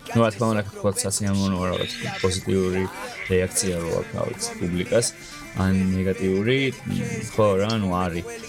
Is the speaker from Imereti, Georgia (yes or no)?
no; Tbilisi, Georgia; moved away as an adult; მე ვიყავი საზვარგარეთ 5 წელი წასული და 2019-ში ჩამოვედი დიდუბეში ჩემთან ბუბანში, სადაც გავიზარდე დავიბადე